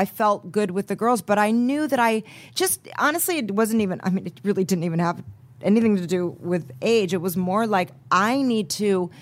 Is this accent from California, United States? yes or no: yes; Van Nuys, California, United States; also born or lived in Sherman Oaks; I would say no, I was born in Sherman Oaks, but then I realized, okay, well, I was, but. I'm from Van Nuys